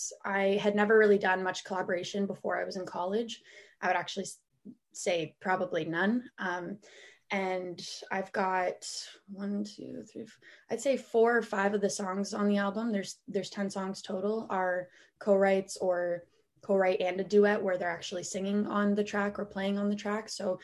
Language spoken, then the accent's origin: English; Guelph, Ontario, Canada; Well, I was born and raised in Guelph, Ontario, and a very musical scene growing up there.